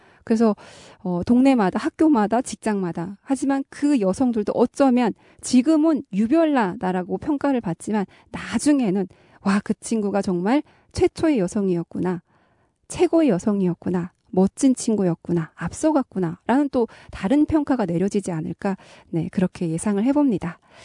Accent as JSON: {"language": "Korean", "country": "North Korea", "lives_now": "South Korea"}